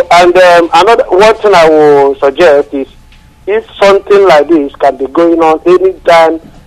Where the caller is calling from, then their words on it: London, United Kingdom; I'm calling from London.